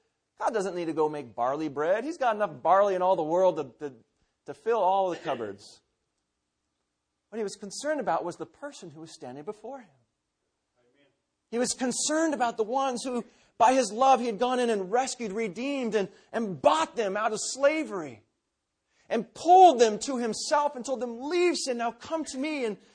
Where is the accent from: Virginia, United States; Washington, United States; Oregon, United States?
Washington, United States; Seattle; Because I'm a city boy. I'm from Seattle.